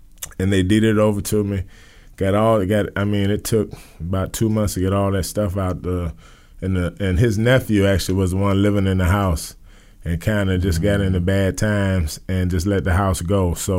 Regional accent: Ohio, United States; You know, and I'm from Ohio, so I don't even know

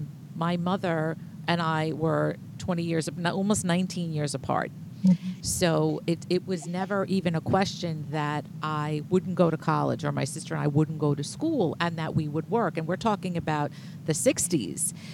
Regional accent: Brooklyn, New York, United States; especially in Brooklyn, and I grew up in Bay Ridge, so I when you talk about 72nd Street, in my mind, I'm thinking, oh, for heaven's sake, I know what's on the corner there.

